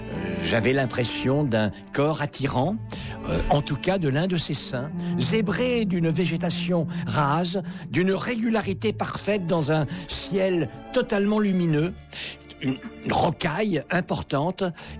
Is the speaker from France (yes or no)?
yes; Centre-Val de Loire, France; born there; Or, moi, je suis né en Touraine, les pays de Loire.